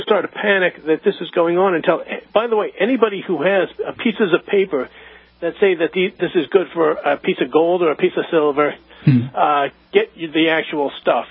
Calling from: Hudson, New Hampshire, United States; from Hudson, New Hampshire.

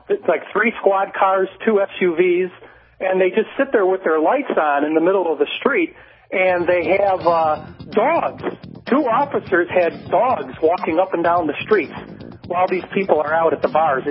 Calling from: Naperville, Illinois, United States; Yeah, I'm calling from Naperville, Illinois. It's like 40 miles out of Chicago.

